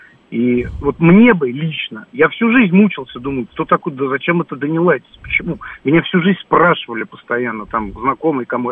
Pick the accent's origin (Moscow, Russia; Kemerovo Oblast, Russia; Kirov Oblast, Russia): Moscow, Russia; Я вот родился в Тушино, да, и вырос, это вот проезд Данилайтиса, да?